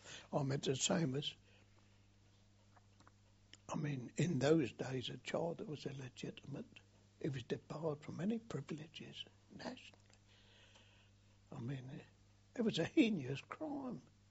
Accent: London, United Kingdom; In my case, I came from London, so, of course, I got Chatham.

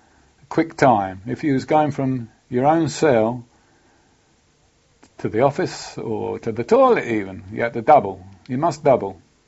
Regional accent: United Kingdom; naturally, being a British squaddy, the old British soldier was always short of money.

